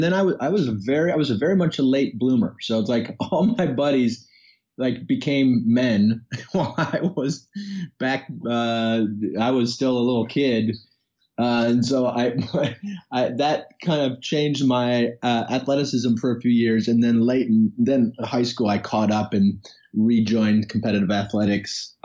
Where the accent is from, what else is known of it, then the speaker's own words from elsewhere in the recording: Chicago, Illinois, United States; No, I'm very proudly from Chicago. My family, we moved around a fair amount, and I lived many different places, but Chicago is sort of my home base.